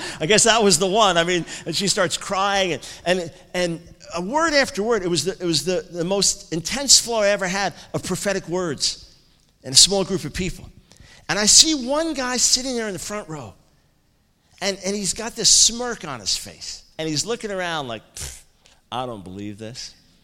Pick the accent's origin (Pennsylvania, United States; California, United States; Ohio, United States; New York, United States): New York, United States; I'm from New York, right? We root for the Yankees, it's okay.